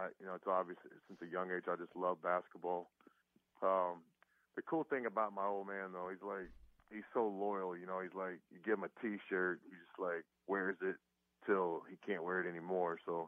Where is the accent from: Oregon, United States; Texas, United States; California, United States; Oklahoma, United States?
Texas, United States; Irving; really close to my hometown, Irving.